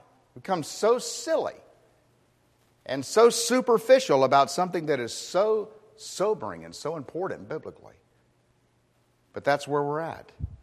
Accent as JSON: {"language": "English", "town": "Miami", "region": "Florida", "country": "United States", "tie": "born or raised there", "also_born_or_lived": "Orlando", "said": "I grew up in Florida, in Miami and Orlando. And we spent a great deal of our time in citrus groves when they used to dot the landscape."}